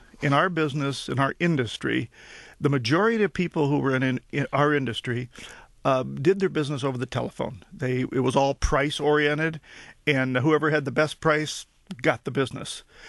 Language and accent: English; Granite City, Illinois, United States; Yes, I grew up in Granite City, Illinois, which is across the river from St. Louis, Missouri. It's a steel mill town